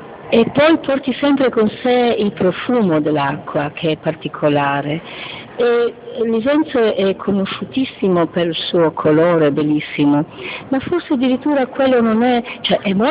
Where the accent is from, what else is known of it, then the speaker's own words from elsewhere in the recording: Plave, Slovenia; io conoscevo il mio pezzo di Plave, Plave è il mio paese nativo